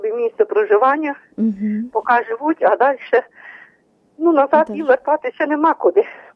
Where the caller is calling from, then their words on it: Slobidka, Khmelnytskyi Oblast, Ukraine; Я з Хмельницької області, Красилівський район, село Слобідка, Красилівська